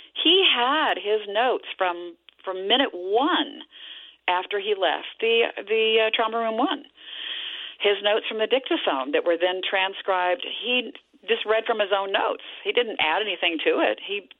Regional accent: Dallas, Texas, United States; because I grew up in Dallas

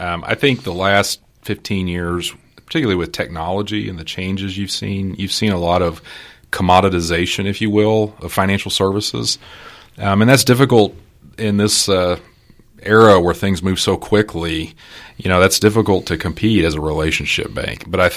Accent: San Antonio, Texas, United States; Well, so I grew up in San Antonio and ended up going off to Ranger Junior College to try to play some baseball.

